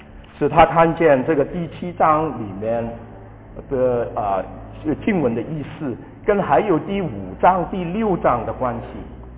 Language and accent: Chinese; Shanghai, China; also born or lived in Hong Kong; 我跟余牧师一样是上海人，我是在香港出生。